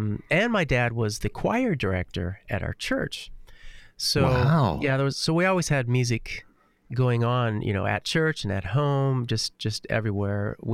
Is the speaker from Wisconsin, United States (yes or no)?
yes; Altoona, Wisconsin, United States; moved away as an adult; now in Nashville, United States; You know, I never really had any reason to move from my hometown that I grew up in, which is Altoona, Wisconsin, close to Eau Claire, which is the larger city.